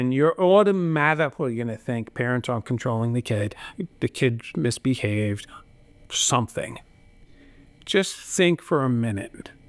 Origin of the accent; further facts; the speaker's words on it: Long Island, New York, United States; because again, I'm from the Long Island area. So when we did full-size cars down at Riverhead, you want cars to me that look like race cars